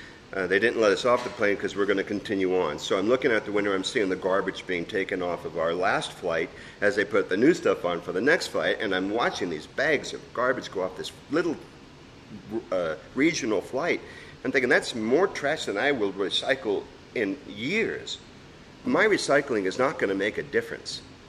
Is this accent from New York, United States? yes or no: no; Iowa, United States; I am from Iowa and, you know, we just messed up your lives for the next several months.